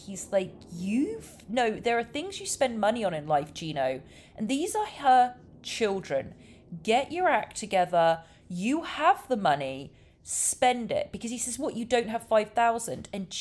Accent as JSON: {"language": "English", "region": "England", "country": "United Kingdom", "moved": "yes", "lives_now": "United States", "said": "as you know, I'm English and been in America for a long time"}